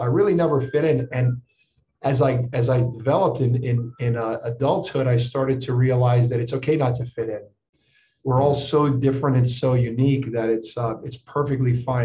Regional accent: Lake Charles, Louisiana, United States; We grew up together in Lake Charles.

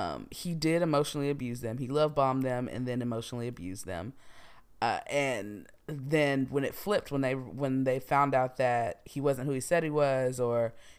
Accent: Houston, Texas, United States; And I'm from Houston, so we have a pretty big Ghanaian population.

